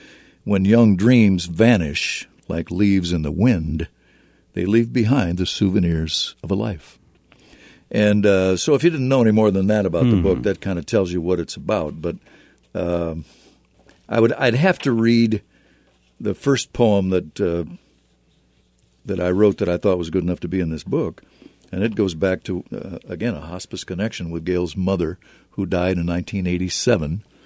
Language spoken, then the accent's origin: English; West Des Moines, Iowa, United States; to put six books in my hometown in West Des Moines.